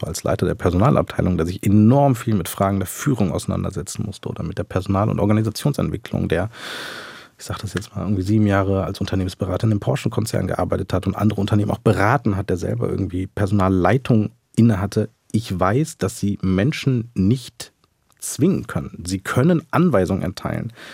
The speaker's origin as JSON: {"language": "German", "region": "West Germany", "country": "Germany", "said": "Was das für uns bedeutet, als Westdeutsche, die sehr lange in Frieden, Freiheit und Wohlstand gelebt haben."}